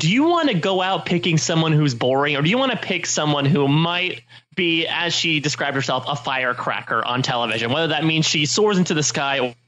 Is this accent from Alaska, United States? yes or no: yes; Alaska, United States; That's true. I'm from Alaska.